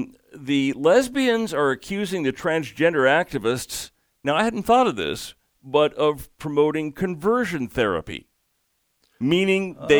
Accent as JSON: {"language": "English", "country": "Madagascar", "tie": "born or raised there", "said": "I was growing up in Madagascar, as we've mentioned before, and we had one of these revolutions."}